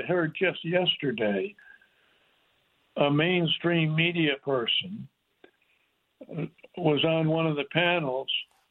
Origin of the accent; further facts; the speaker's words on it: Germany; I grew up in Germany after World War II because my father was an Army Ordnance Colonel.